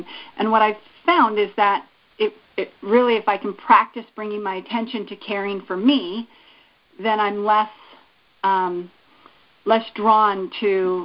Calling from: San Diego, California, United States; I'm from San Diego.

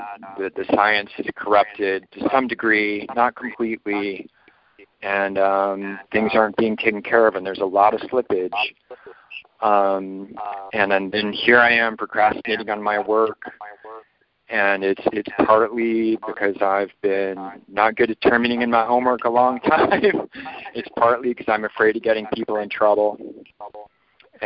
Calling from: Scotland, United Kingdom; I'm calling you from Scotland.

